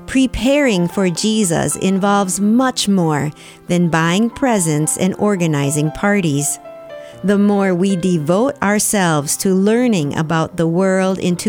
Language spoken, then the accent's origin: English; Albert Lea, Minnesota, United States; I remember my hometown is Albert Lea, and I had a certain feeling when I was growing up, a feeling where I was protected and I was safe and everybody did everything for me